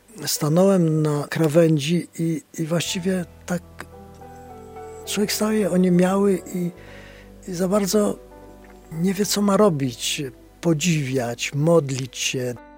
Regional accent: Wieluń, Łódź Voivodeship, Poland; now in Białystok, Poland; najbardziej emocjonalnie jestem związany z Wieluniu, tam gdzie się urodziłem i wychowałem. No i dom też jest tutaj w Polsce, w Białymstoku.

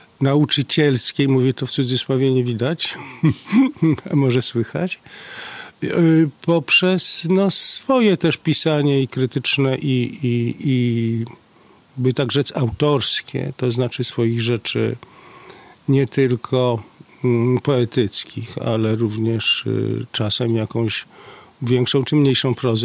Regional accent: Białystok, Podlaskie Voivodeship, Poland; wróciłem do Białegostoku po studiach polonistycznych. Wróciłem, ponieważ jestem białostoczaninem.

